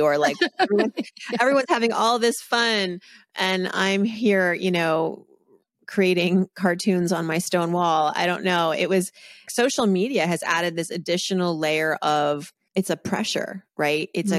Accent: Massachusetts, United States; You know, growing up on the East Coast in Massachusetts, you know, skiing and ice skating were all the rage.

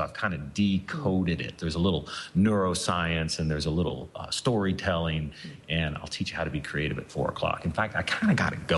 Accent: Kentucky, United States; and I've simplified it because I'm from Kentucky and it's too many words.

